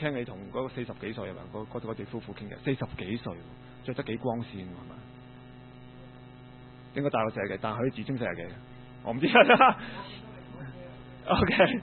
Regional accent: Hong Kong; 我係香港人嚟嘅

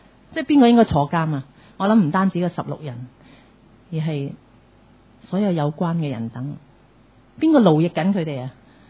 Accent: China; 这个是我们很多是我们中国人的那种信仰观。

